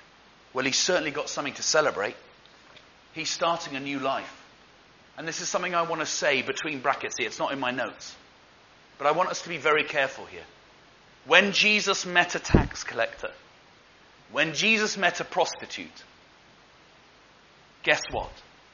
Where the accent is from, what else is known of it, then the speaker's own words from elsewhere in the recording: United Kingdom; We're the British after all, aren't we?